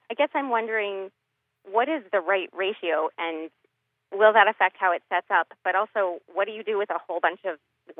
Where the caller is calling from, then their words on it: Woburn, Massachusetts, United States; I'm calling from Woburn, Massachusetts.